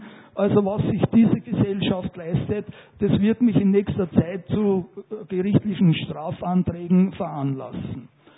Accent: Vienna, Austria; geboren in Wien und bis und 24 Jahre lang dort in verschiedene Schulen gegangen, einschließlich Technischer Universität

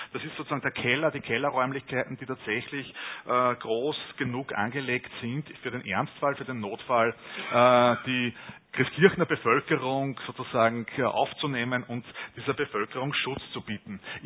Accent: Upper Austria, Austria; wie sich letztendlich diese Welt auch für mich hier in Oberösterreich, wo ich aufgewachsen bin, dargestellt hat.

